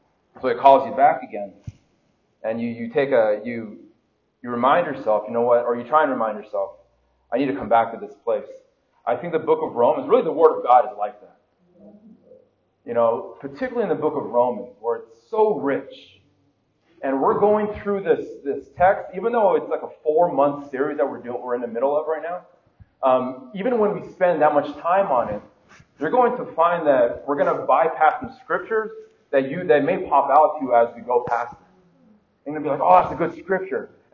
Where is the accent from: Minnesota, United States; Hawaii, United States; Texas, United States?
Hawaii, United States; born there; Hawaii is one of those places, and I was born in Hawaii, and I've gone to Hawaii several times in my life.